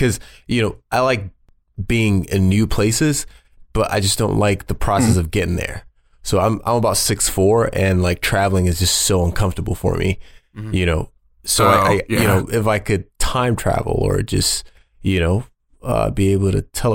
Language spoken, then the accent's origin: English; Nigeria; I'm from Nigeria, so everybody's black